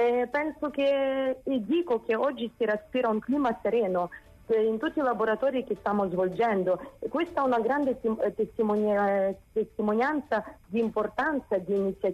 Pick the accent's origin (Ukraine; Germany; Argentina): Ukraine; now in Italy; visto che io sono ucraina di origine